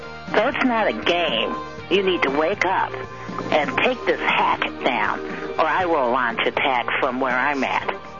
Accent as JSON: {"language": "English", "town": "Chicago", "region": "Illinois", "country": "United States", "tie": "born or raised there", "said": "Now, I would say they might even target Chicago, my hometown"}